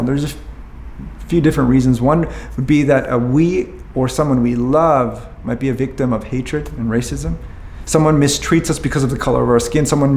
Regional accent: Honduras; And so he proceeded to ask me, hey, where are you from? I told him I'm from Honduras.

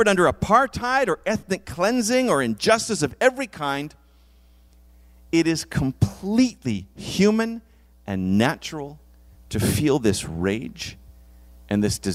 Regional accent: Ireland; That's how the Irish, and I'm Irish, that's how the Irish became wonderful drinkers

